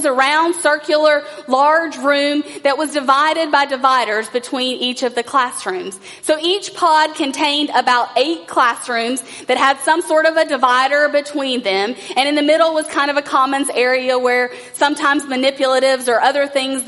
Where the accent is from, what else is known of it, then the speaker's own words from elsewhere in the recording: North Carolina, United States; So many of you know I grew up in Jackson County, North Carolina.